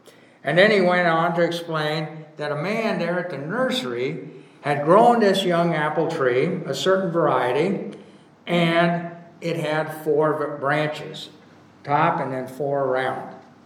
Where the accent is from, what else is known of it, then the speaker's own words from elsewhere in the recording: Portland, Oregon, United States; As some of you know, but not all of you, as a boy, I grew up in Southwest Portland, Oregon.